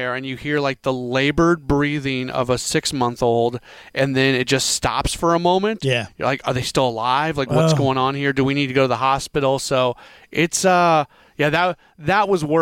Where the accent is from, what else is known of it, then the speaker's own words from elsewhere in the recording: Missouri, United States; I'll drop the Missouri cliche here. I'm from the Show Me State, right?